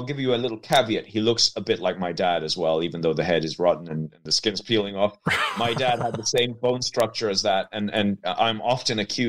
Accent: County Meath, Ireland; So I'm a filmmaker from County Meath. The accent probably is going to make you not believe me, but I am a filmmaker. I'm Irish. And I come from an old Norman family, and we have an estate here that's about 1,700 acres.

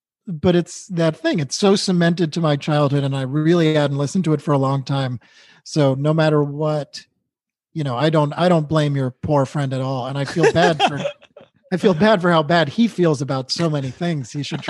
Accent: New England, United States; I grew up in New England, but you like meet someone from Philadelphia or from California, and that's really exotic

